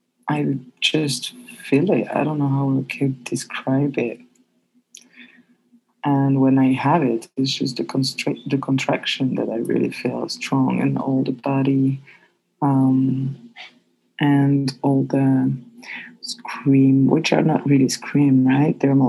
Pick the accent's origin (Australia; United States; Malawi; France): France; I will say that I am bisexual, and I am from France.